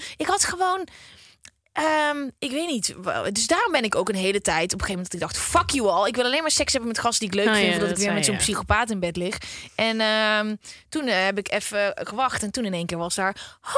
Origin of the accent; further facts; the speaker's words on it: Uden, North Brabant, Netherlands; also born or lived in The Hague; now in Amsterdam, Netherlands; Ik weet nog wel dat ik kwam uit Uden naar Den Haag.